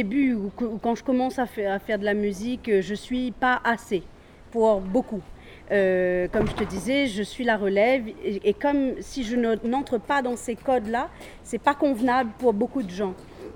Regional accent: Réunion, France; Moi, je chante en créole, en anglais, en français, un petit peu en portugais de temps en temps. Donc c'est pas parce qu'on vient de La Réunion qu'on fait que du maloya.

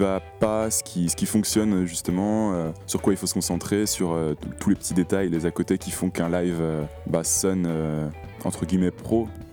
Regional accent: Brittany, France; Soit en Bretagne parce qu'on vient du Finistère en fait

